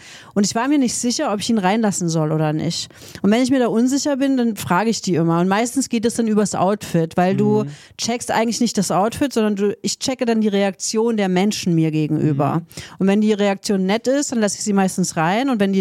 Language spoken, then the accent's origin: German; East Germany, Germany; Also ich komme halt aus dem Osten. Ich bin halt in dem Alter, wo man irgendwie kein Englisch im Osten gelernt hat.